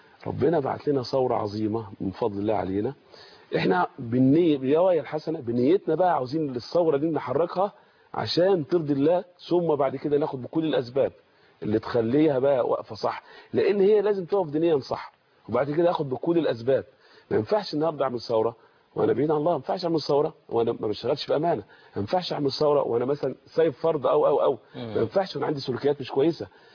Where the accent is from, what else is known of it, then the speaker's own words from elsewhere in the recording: Al Fashn, Beni Suef Governorate, Egypt; أنا من مواليد مركز الفاشن محافظة بني سويف، وأنا في سن صغير مبكر يعني كنت بلعب في الشارع وألعب في الحارة وألعب في مركز الشباب